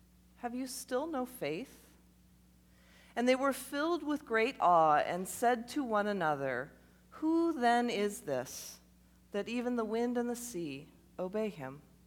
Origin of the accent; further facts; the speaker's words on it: Midwest, United States; now in North Carolina, United States; This is one of my favorite texts, because I'm from the Midwest.